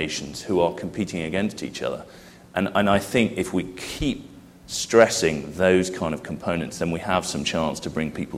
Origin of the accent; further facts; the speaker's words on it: England, United Kingdom; now in Canada; I need to be careful here as an English guy who's been in Canada for less than 2 years.